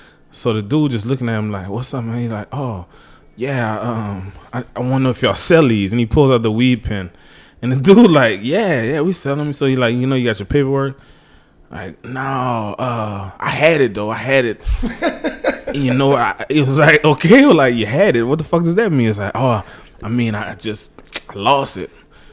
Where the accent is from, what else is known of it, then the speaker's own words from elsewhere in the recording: Louisiana, United States; You know, I'm from the Bayou State. Shout out to the New Orleans Saints.